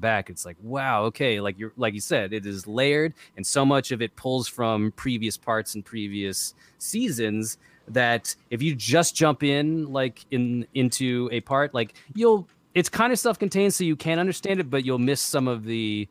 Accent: Arkansas, United States; And when you grow up, like I grew up in Arkansas, like far away from the Hollywood lifestyle, and celebrities back there were the college football players, you know?

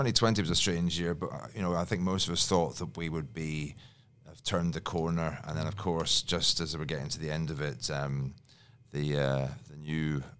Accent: Scotland, United Kingdom; As you know, I'm Scottish.

